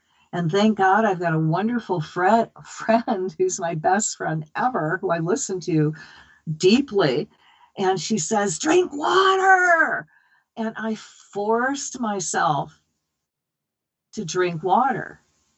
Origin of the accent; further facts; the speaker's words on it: Hawaii, United States; I'm from Hawaii. Now we're getting hit with radiation.